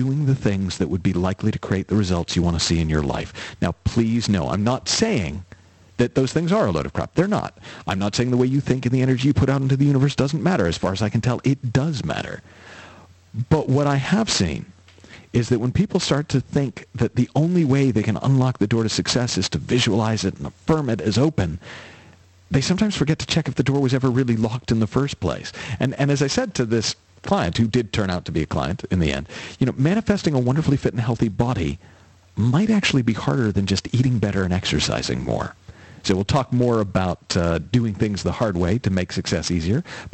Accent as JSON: {"language": "English", "town": "Boston", "region": "Massachusetts", "country": "United States", "tie": "born or raised there", "said": "I'm a Laker guy now, which is heresy because I grew up in Boston and, well..."}